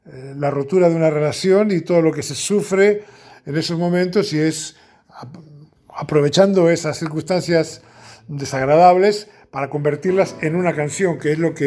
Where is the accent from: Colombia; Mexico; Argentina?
Argentina; Buenos Aires; aunque soy porteño, no soy psicólogo